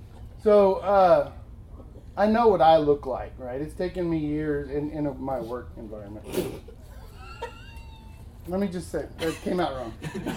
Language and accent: English; Fort Worth, Texas, United States; So we were from basically neighboring trash neighborhoods.